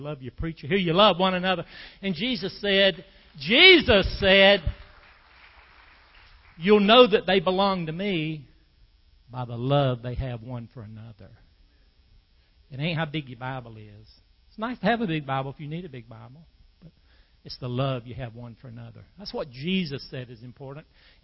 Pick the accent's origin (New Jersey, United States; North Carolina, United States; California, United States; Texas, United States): North Carolina, United States; I'm from Moore County in North Carolina. Pinehurst.